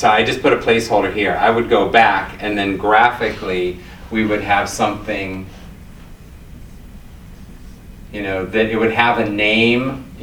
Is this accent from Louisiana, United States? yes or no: yes; New Orleans, Louisiana, United States; I'm from New Orleans, half coffee, half hot milk